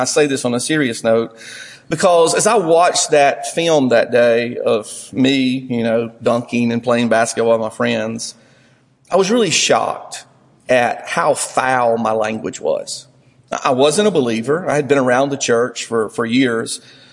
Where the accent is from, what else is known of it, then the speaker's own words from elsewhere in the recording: Whitmire, United States; as a kid growing up in Whitmire, it was a boring life.